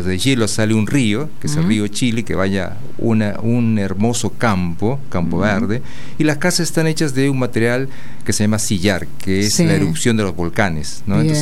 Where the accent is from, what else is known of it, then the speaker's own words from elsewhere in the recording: Huánuco, Peru; born there; nací en una ciudad cordillerana que se llama Huánuco, pero me crié en una ciudad muy linda que se llama Arequipa. Arequipa es la segunda ciudad del Perú.